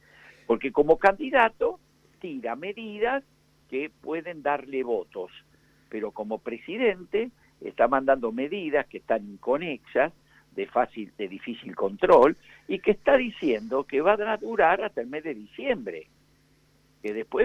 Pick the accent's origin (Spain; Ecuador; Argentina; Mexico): Argentina; se lo pedimos de verdad como argentinos